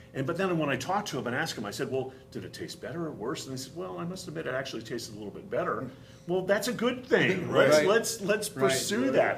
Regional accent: Boston, Massachusetts, United States; accent: Boston; moved away as an adult; now in Cleveland, United States; You know, you can probably tell from my very thick Boston accent that I'm from Boston. You know, I moved here about 11 years ago.

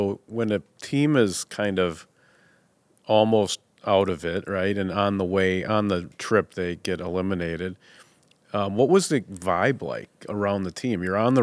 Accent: Minnesota, United States; because I'm from Minnesota and clearly don't always see things super clearly.

